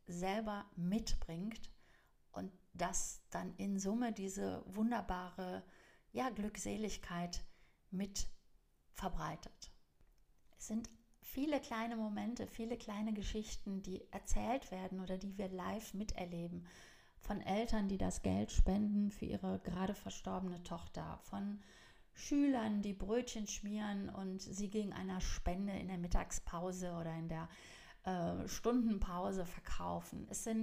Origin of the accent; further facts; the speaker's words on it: Cologne, North Rhine-Westphalia, Germany; Ich bin Kölnerin